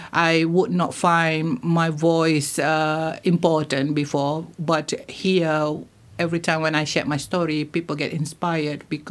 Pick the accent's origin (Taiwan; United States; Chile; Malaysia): Malaysia; now in United Kingdom; I'm originally from Malaysia. I've been in UK since 2019. I guess it's almost like 3.5 years now.